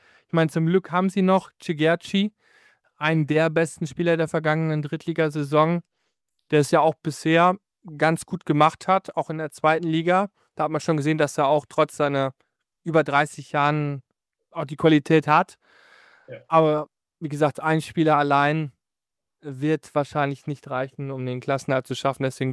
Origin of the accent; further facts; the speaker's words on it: North Rhine-Westphalia, Germany; ich komme ja aus der Nähe von Ostwestfalen